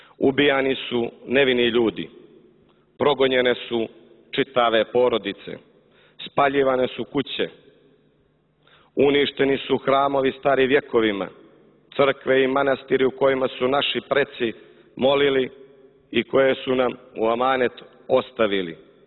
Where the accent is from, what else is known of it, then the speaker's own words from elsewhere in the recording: Montenegro; Kao Srbi iz Crne Gore imamo posebnu odgovornost.